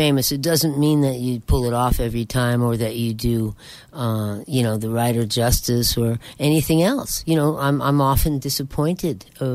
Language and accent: English; Los Angeles, California, United States; it's about relationships, which is the way I grew up in Los Angeles. It was about personal relationships.